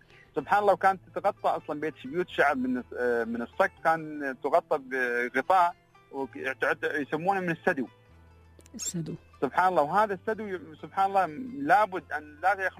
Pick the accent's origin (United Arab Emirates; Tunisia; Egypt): United Arab Emirates; معروفة عندنا في الإمارات،